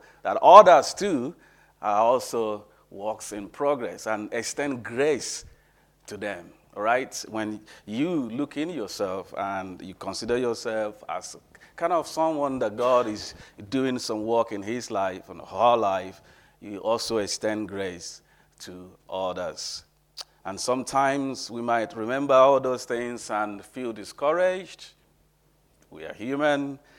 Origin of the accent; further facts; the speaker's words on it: Umuahia, Abia, Nigeria; born there; it's obvious that I was born in Nigeria. I know you know that, you remember that. And I'm going to show you some pictures from my hometown, Omuahia